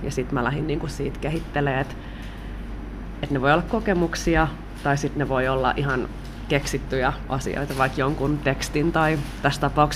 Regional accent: Satakunta, Finland; Itse olen Satakunnasta kotoisin

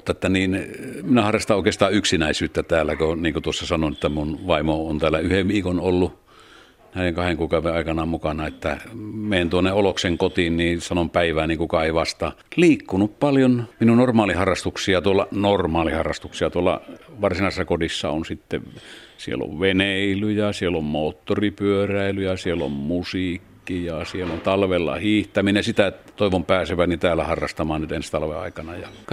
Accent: Yli-Ii, North Ostrobothnia, Finland; minä olen syntynyt tuolla nykyisessä Oulussa, entisessä Yliissä. Yliin pitäjä on suurin piirtein väestöltään tämmöinen Enontekiön kokoinen, 2000 ihmistä vähän reilusti.

